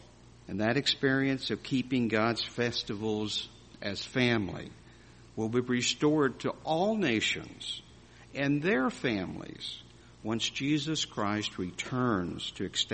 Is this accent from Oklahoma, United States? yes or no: yes; Tulsa, Oklahoma, United States; Well, we're Okies. My wife and I are from Oklahoma. And we're not an … we're an Okie from Tulsa, Oklahoma.